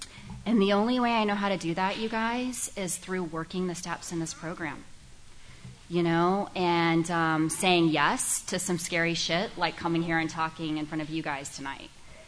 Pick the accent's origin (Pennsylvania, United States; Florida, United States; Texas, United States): Texas, United States; You know, I'm from Texas. We were like barely eating Chinese food in 1986.